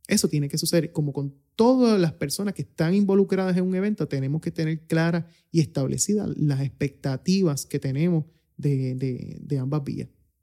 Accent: Puerto Rico; en que en Puerto Rico somos latinos, nos gusta estrechar la mano, nos gusta vernos cara a cara para hacer negocios.

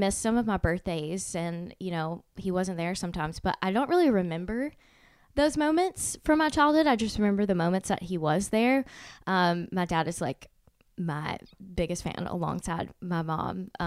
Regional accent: Birmingham, Alabama, United States; now in Nashville, United States; Like, I think we're from Birmingham and I love Birmingham, but like at the time it was a little boring

